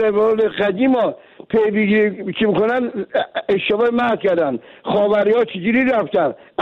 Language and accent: Persian; Mashhad, Razavi Khorasan, Iran; از مشهد هستم